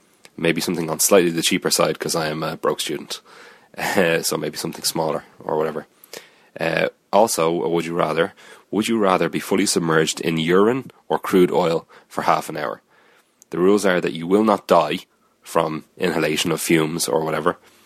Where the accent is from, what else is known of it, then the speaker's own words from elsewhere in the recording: Malahide, Leinster, Ireland; For some hometown trivia, my hometown, Malahide, is the same as the hometown